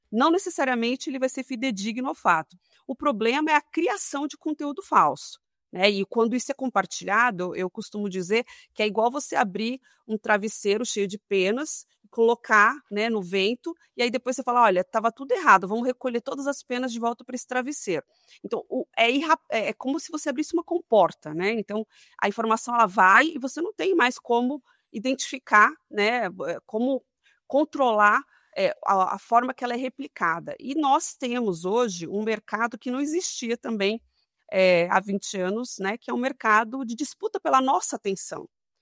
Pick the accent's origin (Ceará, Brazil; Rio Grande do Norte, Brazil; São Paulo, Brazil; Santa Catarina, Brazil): São Paulo, Brazil; Marília; now in Brasília, Brazil; E digo sempre que sou uma menina do interior, né? Sou do interior de São Paulo, sou de Marília, mas vivi aí em 8 cidades diferentes, hoje estou em Brasília, mas com meu pezinho em São Paulo